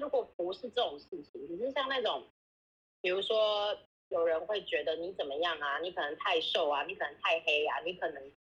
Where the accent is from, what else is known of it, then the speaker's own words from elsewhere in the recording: Taiwan; 那当然我们在台湾长大，可能就是接受的只是台湾的这个审美的部分。